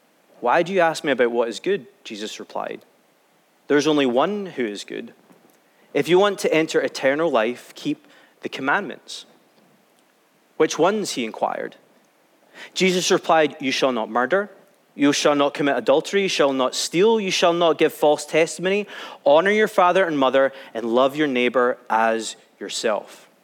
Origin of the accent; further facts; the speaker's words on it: Scotland, United Kingdom; I'm afraid I'm not English either. I am very proudly from Scotland.